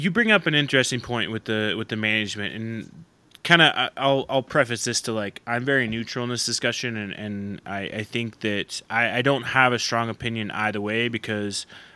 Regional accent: Oklahoma, United States; because growing up in Oklahoma, it was still that traditional

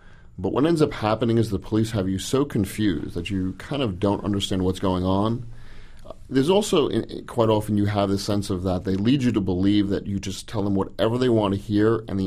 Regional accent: Port Jefferson, New York, United States; Port Jefferson, Long Island, in a little suburb called Belterra in Port Jefferson.

